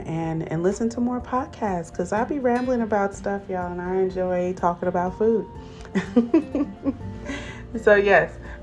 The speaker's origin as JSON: {"language": "English", "town": "Oakland", "region": "California", "country": "United States", "said": "Like, I am from Oakland, but when it comes to that big conversation, being from the Bay is like a whole different vibe."}